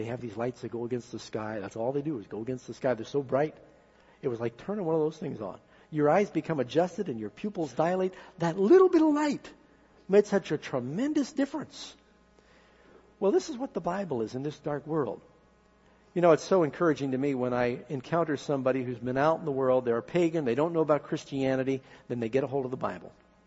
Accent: California, United States; I said, I'm from California, and this is my last chance to see your Endless Caverns.

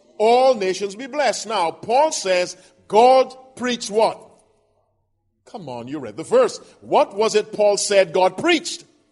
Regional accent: Michigan, United States; I am from Michigan.

